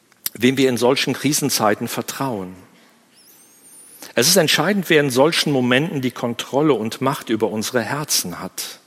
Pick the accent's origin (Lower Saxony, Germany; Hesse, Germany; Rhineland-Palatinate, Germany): Rhineland-Palatinate, Germany; Ich denke an die Hochwasserkatastrophe in meiner Heimat im Ahrtal im Sommer 2021